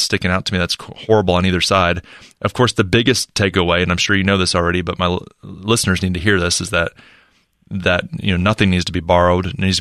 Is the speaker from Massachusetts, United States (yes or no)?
no; Charlotte, North Carolina, United States; And first on the line from my hometown, from Charlotte, North Carolina, this is Patrick.